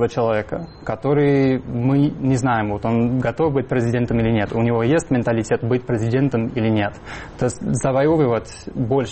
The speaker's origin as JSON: {"language": "Russian", "region": "New York", "country": "United States", "said": "Вот я сам из Нью-Йорка, например."}